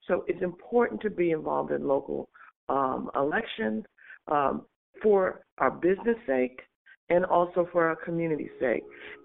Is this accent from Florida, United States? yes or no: yes; Florida, United States; Good morning. … from Central Florida.